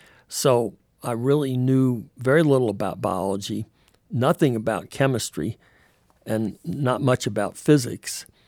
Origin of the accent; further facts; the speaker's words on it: Florida, United States; And I think the only reason I got into college was because I was from Florida, and I ended up going to MIT, and they needed geographical diversification.